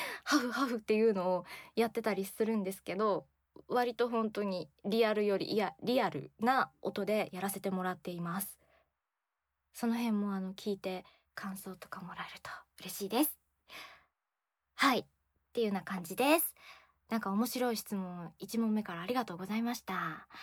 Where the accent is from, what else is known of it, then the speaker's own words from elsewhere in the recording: Akita, Japan; 秋田出身ということで、私も少しその自分の方言みたいなのを入れさせてもらっているんですけど